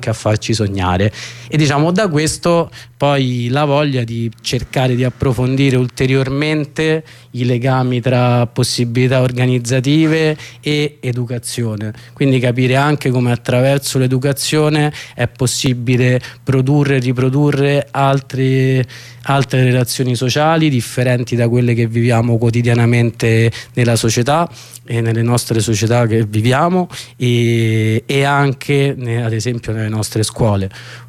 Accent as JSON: {"language": "Italian", "town": "Rome", "region": "Lazio", "country": "Italy", "said": "Noi io che sono di Roma, a volte è difficile pensarsi fuori dalla città"}